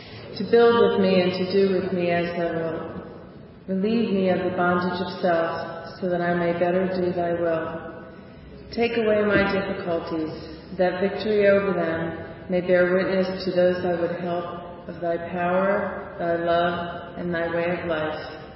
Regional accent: New Jersey, United States; I grew up Irish Catholic in New Jersey, so it meant a lot to me to get married in the church, in the Catholic Church.

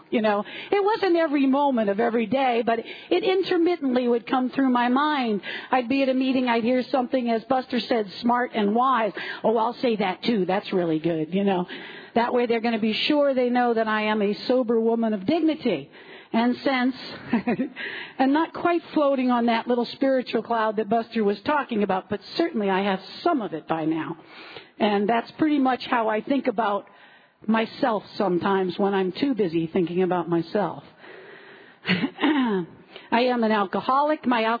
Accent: Key West, Florida, United States; I am from Key West, Florida.

